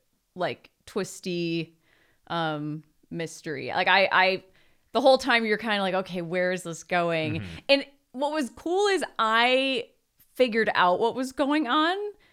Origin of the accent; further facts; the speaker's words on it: United States; Dude, I'm too American to know what type of building this is.